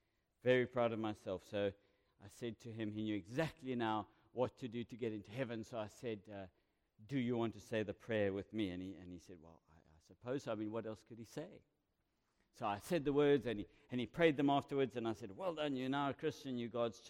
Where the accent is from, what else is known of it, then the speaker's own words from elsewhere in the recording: Cape Town, Western Cape, South Africa; now in Pinetown, South Africa; I was born in Cape Town. Lived in Cape Town most of my life, married there and had three of my children there, but I have four children now, and they keep me busy. I live in Pinetown and obviously based in Westville.